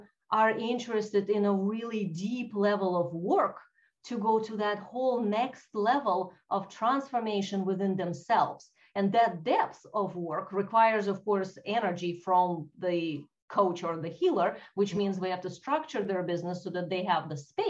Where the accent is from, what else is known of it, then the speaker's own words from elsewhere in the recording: Russia; English is a second language; No, I'm originally from Russia